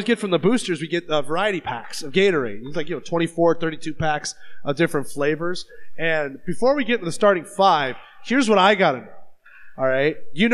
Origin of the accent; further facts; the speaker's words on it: Midwest, United States; That's why I moved from the Midwest to the South.